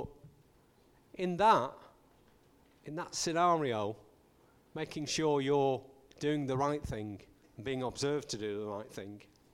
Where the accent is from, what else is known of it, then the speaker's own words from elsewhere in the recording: United Kingdom; We're very strange as British people. We're known for our stiff upper lip.